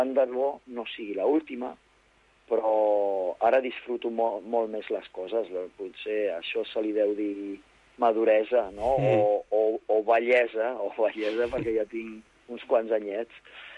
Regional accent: Badalona, Catalonia, Spain; la de Badalona és especial perquè jo soc de Badalona

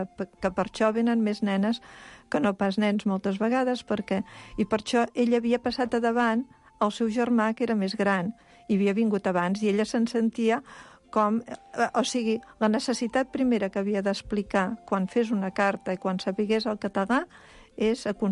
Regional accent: Ukraine; Catalan is a second language; que he vingut de l'Ucraïna.

